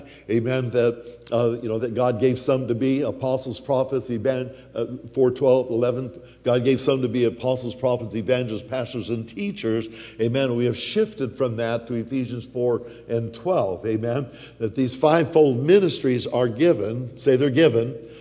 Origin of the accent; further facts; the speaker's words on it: Colorado, United States; I was born and raised in Colorado